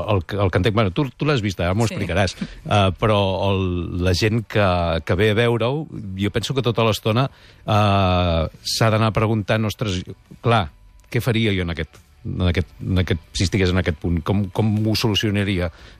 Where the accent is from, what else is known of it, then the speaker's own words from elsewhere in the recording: Vic, Catalonia, Spain; now in Sabadell, Spain; Jo sóc de Vic, jo sempre ho dic, Sí. Visc a Sabadell, però jo sóc de Vic.